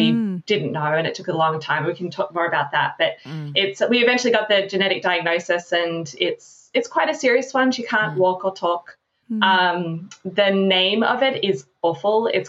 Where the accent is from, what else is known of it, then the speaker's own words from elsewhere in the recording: Orbost, Victoria, Australia; now in California, United States; Yeah, so I was definitely a country girl. I was born in Orbost.